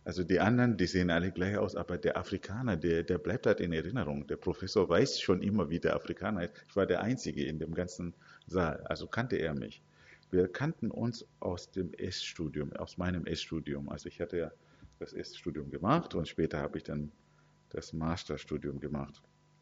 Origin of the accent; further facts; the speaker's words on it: Zimbabwe; Ich komme ursprünglich aus Zimbabwe.